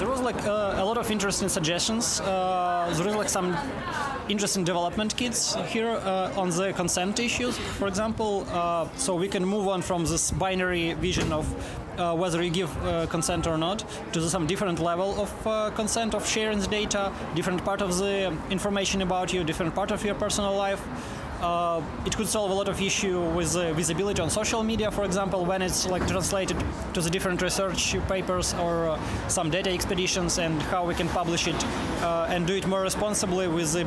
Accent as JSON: {"language": "English", "region": "Kyiv", "country": "Ukraine", "said": "from Kyiv, Ukraine."}